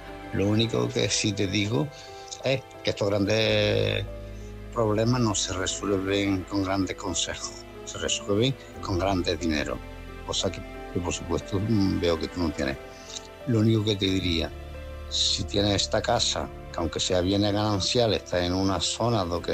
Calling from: Málaga, Andalusia, Spain; de Málaga.

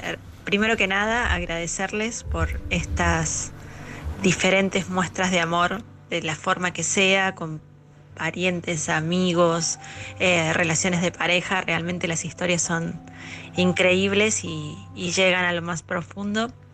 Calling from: Argentina; desde Argentina.

